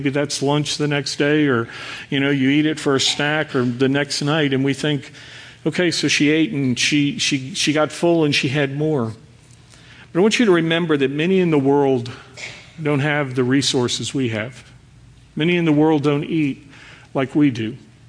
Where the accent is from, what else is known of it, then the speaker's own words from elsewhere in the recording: Dallas, Texas, United States; born there; My dad's from Canada. My mom's from France. I'm French Canadian. Now, I was born in Dallas, so I'm a Texan